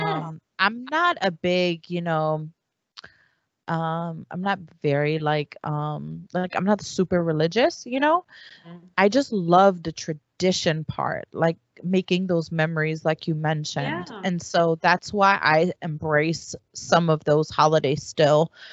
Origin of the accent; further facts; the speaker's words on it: Germany; because we were raised in Germany at the time, like in elementary school, actually throughout even high school, there was Bible study in school still.